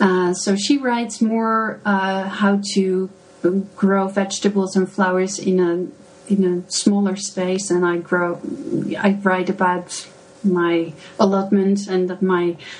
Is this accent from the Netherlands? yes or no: yes; Delft, South Holland, Netherlands; Well, actually from Delft, which is very known for its Delft blue, the porcelain blue.